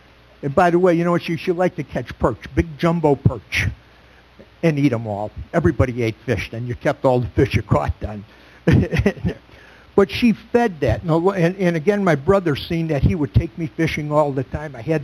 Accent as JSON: {"language": "English", "town": "Chicago", "region": "Illinois", "country": "United States", "accent": "Chicago", "lives_now": "Minnesota, United States", "said": "people tell me I never lost my Chicago accent"}